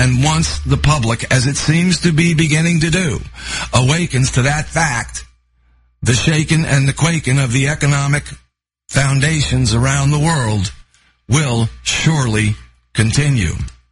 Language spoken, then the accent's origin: English; Florida, United States; certainly here in my home state of Florida